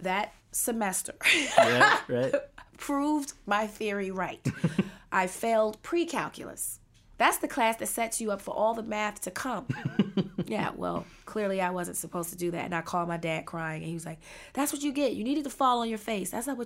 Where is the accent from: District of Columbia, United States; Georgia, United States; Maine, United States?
District of Columbia, United States; Washington; I was born and raised in Washington, D.C.